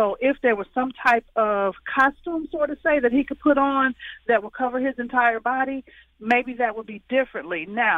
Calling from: Chicago, Illinois, United States; I'm calling from Chicago.

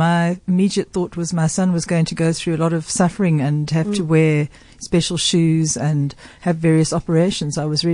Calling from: South Africa; When I said, I'm phoning from South Africa

